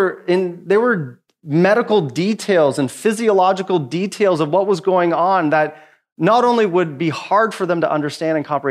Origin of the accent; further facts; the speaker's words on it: Canada; born there; I don't know what my life would be like If I wasn't born in the 70s in Canada